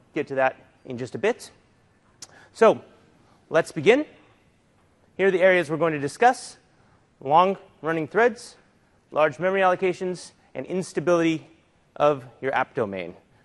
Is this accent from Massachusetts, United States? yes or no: yes; Boston, Massachusetts, United States; I hail from Boston.